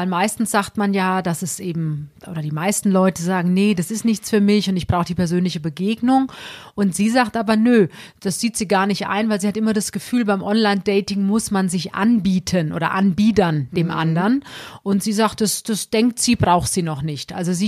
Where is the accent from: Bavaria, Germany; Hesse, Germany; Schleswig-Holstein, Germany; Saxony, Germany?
Hesse, Germany; Alsbach-Hähnlein; eigentlich komme ich aus Alsbach-Hähnlein, das ist eine ganz kleine Ortschaft an der Bergstraße, das sind so ungefähr 9 Kilometer entfernt von Heppenheim